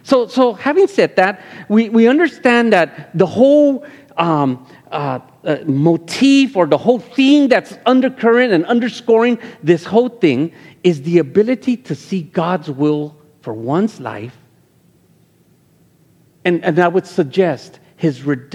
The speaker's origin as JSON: {"language": "English", "town": "Los Angeles", "region": "California", "country": "United States", "tie": "born or raised there", "said": "In the hood, where I grew up in Los Angeles, in mid-city LA, you didn't hang out with those people."}